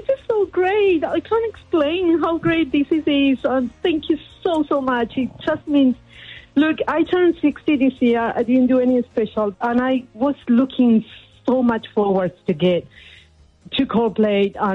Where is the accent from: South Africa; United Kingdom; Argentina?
Argentina; I'm from Argentina.